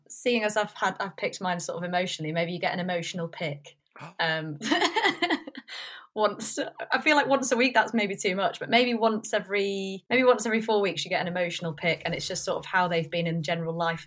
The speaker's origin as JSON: {"language": "English", "town": "Corby", "region": "East Midlands", "country": "United Kingdom", "said": "I'm from Corby originally, so it's like kind of my nearest big team."}